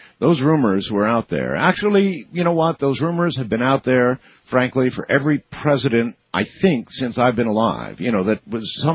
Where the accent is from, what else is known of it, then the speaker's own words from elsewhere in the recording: United States; is so far beyond what I know and feel as an American